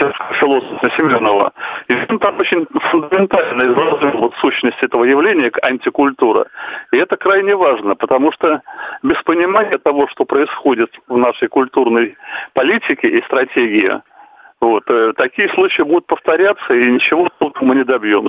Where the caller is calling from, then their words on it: Saint Petersburg, Russia; звоню я из Петербурга.